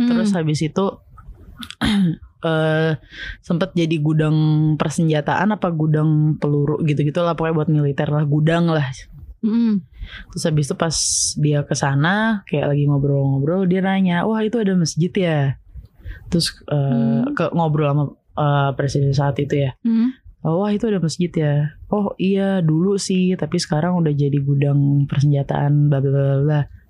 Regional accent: Indonesia; Terus dia nanya-nanya, kalian dari mana gitu kan. Kita dari Indonesia.

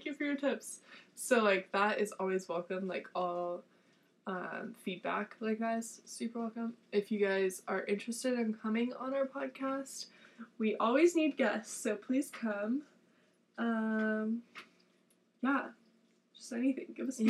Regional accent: California, United States; now in Tucson, United States; And, like, always, I'm from California, so, like, coming back from California or, like, leaving Tucson, like, they're always, it's a weird transition for me.

